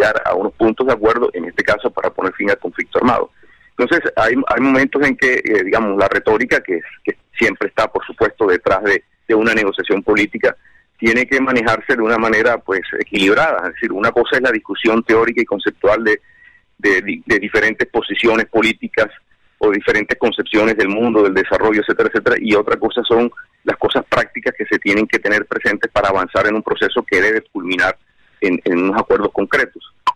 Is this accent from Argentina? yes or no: no; Colombia; una distinción que me honra mucho como colombiano